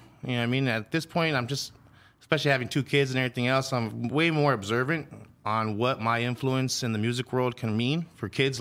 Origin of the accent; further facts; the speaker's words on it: California, United States; I grew up here in Panama City in the San Fernando Valley. Went to the high schools out here.